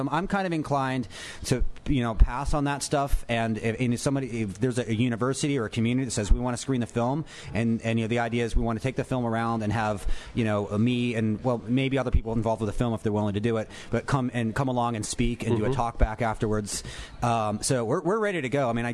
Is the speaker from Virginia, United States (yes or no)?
yes; Charlottesville, Virginia, United States; everywhere I go, and I do travel a lot, people out, and they hear I'm from Charlottesville.